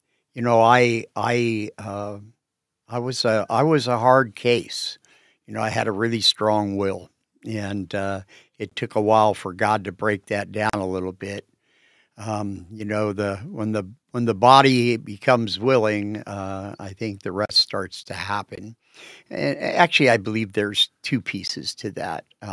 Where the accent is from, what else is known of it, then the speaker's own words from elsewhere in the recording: Lafayette, Indiana, United States; I was born in Lafayette, and I spent most of my early life there.